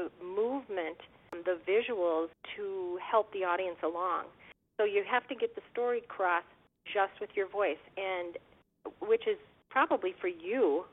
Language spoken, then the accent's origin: English; Thief River Falls, Minnesota, United States; Well, I'm originally from Thief River Falls. Okay. I graduated from high school here, and then I went off to college, and I spent about 10 years away.